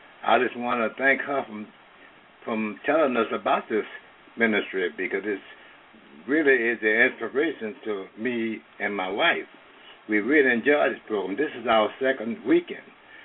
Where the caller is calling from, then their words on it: Los Angeles, California, United States; from Los Angeles, California.